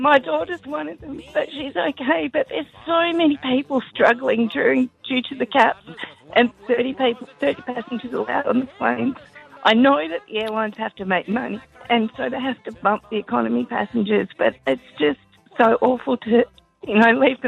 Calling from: Carrum, Victoria, Australia; I'm from Carrum in Victoria.

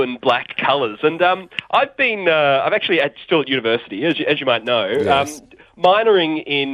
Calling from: North Fitzroy, Victoria, Australia; I'm in North Fitzroy this morning.

